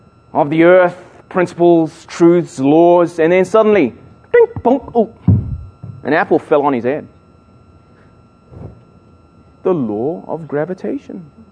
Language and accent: English; London, United Kingdom; born there; I was born in England, in London, in the north of London.